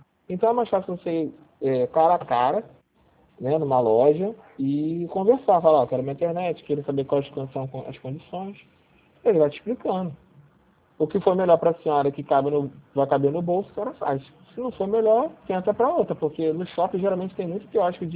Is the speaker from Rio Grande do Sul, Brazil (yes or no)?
no; Rio de Janeiro, Brazil; Sou. É 021